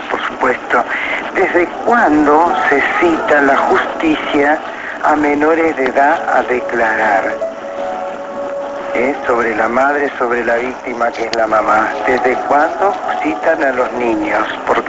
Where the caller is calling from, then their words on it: Merlo, Buenos Aires Province, Argentina